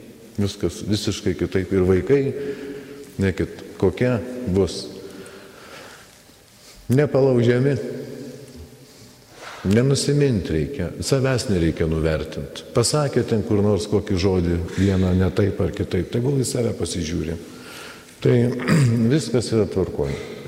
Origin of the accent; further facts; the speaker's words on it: Samogitia, Lithuania; kaip žemaitė tokį charakterį turėjom.